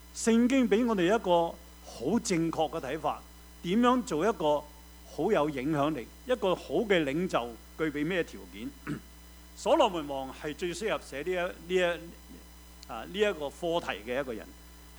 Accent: Guangdong, China; 去知道即是用我們廣東人講，就是去心水清

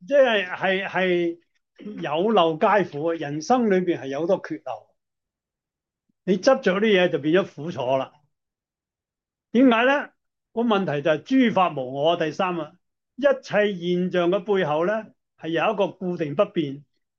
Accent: Hong Kong; 即系好似我哋香港人所话，睇 起开啲啦

